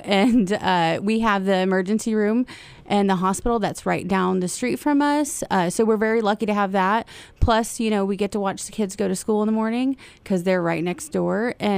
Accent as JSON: {"language": "English", "town": "Hoopeston", "region": "Illinois", "country": "United States", "tie": "born or raised there", "said": "I'm a small town girl. You know, I'm from Hoopston, so I'm a familiar face. I grew up in Hoopston. I'm a native there. I'm a corn jerker. I love it there"}